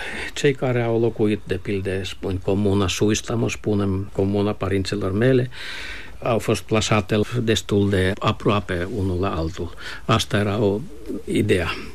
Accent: Central Finland, Finland; Eu m-am născut în vestul Finlandei, unde părinții mei au fost plasați pentru o perioadă până se găsește ceva mai permanent, și când locul mai permanent a fost găsit în mijlocul Finlandei, undeva, unde lumea era luterană. Totuși, noi, ortodoxi carelian, am fost plasați cumva la un loc.

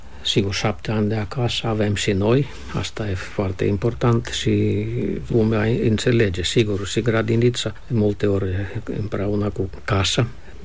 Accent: Finland; Romanian is a second language

